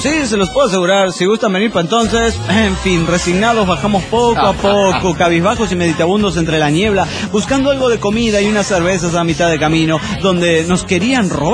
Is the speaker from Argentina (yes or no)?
no; Morelia, Michoacán, Mexico; de Morelia, Michoacán.